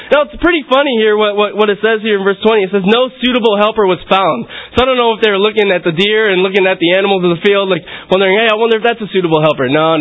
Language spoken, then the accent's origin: English; Syracuse, New York, United States; I'm from Syracuse. But I know a lot of us from Syracuse, we're unified on